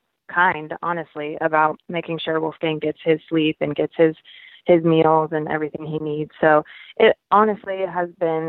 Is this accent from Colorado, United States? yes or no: yes; Littleton, Colorado, United States; Colorado, which is also where I was born and raised. I was born and raised in Littleton, Colorado, and they have like two great options that have part-time law school. Not to mention that my family's there.